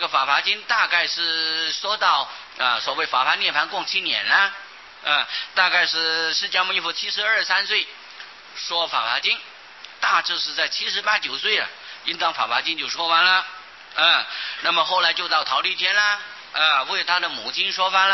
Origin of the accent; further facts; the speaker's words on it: China; 我中国人喜欢简单了啊，所以文字不能太多。